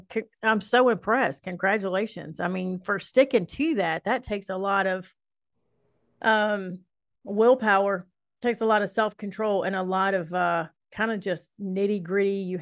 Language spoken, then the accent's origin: English; Kentucky, United States; now in Iowa, United States; I'm originally from Kentucky, from the Southeast. I've lived all over the Southeast, but I right now live in Northeastern Iowa.